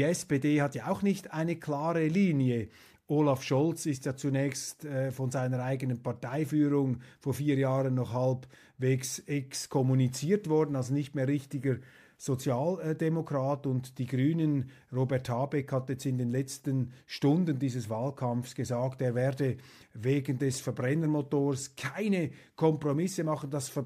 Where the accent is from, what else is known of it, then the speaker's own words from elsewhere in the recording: Switzerland; Ich sage Ihnen als Schweizer, so schlimm ist es nicht.